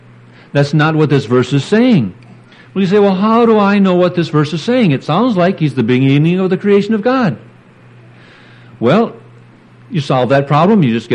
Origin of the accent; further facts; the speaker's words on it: Michigan, United States; But Michiganders, and so we get around it by saying, I'm from Michigan.